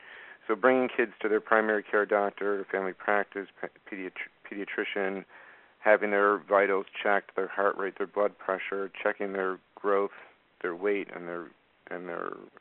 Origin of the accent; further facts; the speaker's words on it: Buffalo, New York, United States; So as you mentioned, I'm from Buffalo, New York.